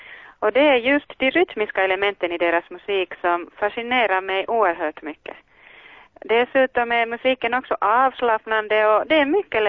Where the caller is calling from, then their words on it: Kristinestad, Ostrobothnia, Finland; Jag är från Kristinestad.